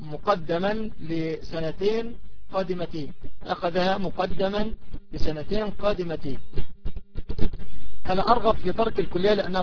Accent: Egypt; هذا أمر لا يستنكر سيما عندنا في مصر مثلا

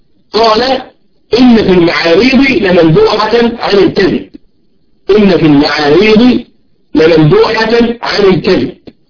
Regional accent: Egypt; زي ما احنا نقول عندنا في مصر، نحن نقول في مصر أن يقول سلايف

